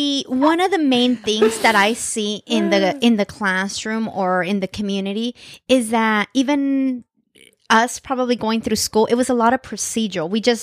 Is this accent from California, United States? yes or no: yes; California, United States; For me, growing up in the Central Valley